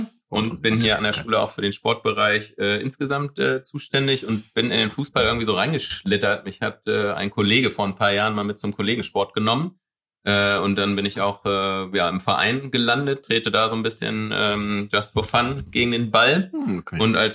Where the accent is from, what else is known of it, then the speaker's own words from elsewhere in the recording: Helmstedt, Lower Saxony, Germany; Ich bin in der Region groß geworden, also ich komme aus Helmstedt ursprünglich